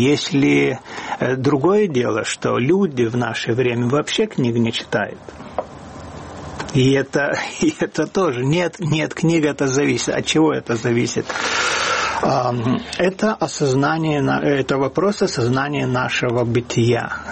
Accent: Siberia, Russia; born there; Мои родители, они все были в Сибири, я сам родился в Сибири.

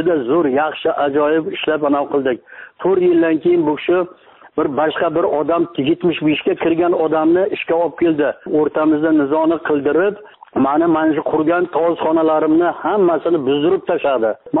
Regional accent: Kattakurgan, Samarqand Region, Uzbekistan; Men Kattaqo'rg'on, Samarqand oblasi Kattaqo'rg'ondanman.

